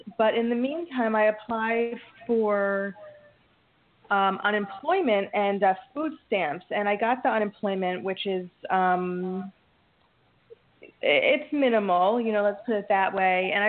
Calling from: New Jersey, United States; I'm calling from New Jersey.

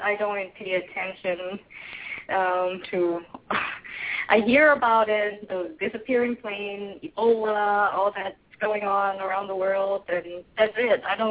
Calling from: Florida, United States; I'm calling from Florida.

